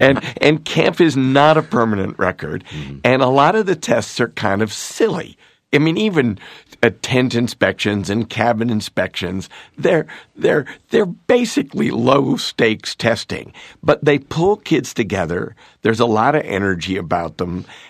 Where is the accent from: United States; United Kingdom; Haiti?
United States; Northeast; I am from the Northeast